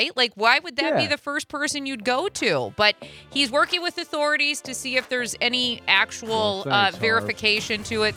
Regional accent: South Dakota, United States; I was from South Dakota.

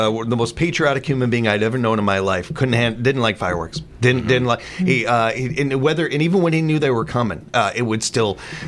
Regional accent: Midwest, United States; born there; I was born in the Midwest.

